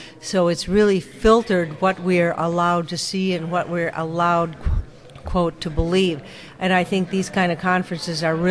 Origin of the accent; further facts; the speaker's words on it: North Dakota, United States; Well, I grew up in North Dakota on a farm. It was a very lonely environment